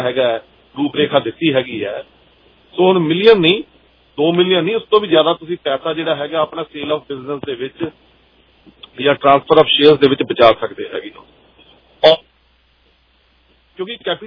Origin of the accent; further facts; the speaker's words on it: Punjab, India; ਸਾਡਾ ਪਿਛੋਕੜ ਜਿਹੜਾ ਹੈਗਾ ਬੈਕਗਰਾਉਂਡ ਜਿਹੜੀ ਸਾਡੀ ਹੈਗੀ ਹੈ ਕਿਸਾਨੀ ਦੀ ਜਾਂ ਫਿਰ ਅਸੀਂ ਪੰਜਾਬ ਇੰਡੀਆ ਤੋਂ ਬਿਲੋਂਗ ਕਰ ਰਹੇ ਹੈਗੇ ਹਾਂ